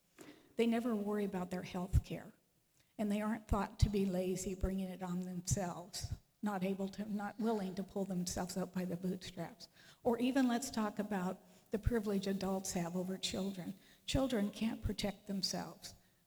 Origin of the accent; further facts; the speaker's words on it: United States; born there; I was born in America.